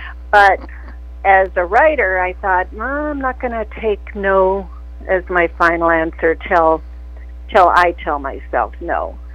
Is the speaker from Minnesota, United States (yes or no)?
yes; Minneapolis, Minnesota, United States; also born or lived in Grand Forks, North Dakota; Well, I was born in North Dakota, actually. We lived in East Grand Forks, but my mother was a North Dakota farm girl, so she was thrilled that they had to cross the river to get to the hospital in Grand Forks. I was raised in Minneapolis.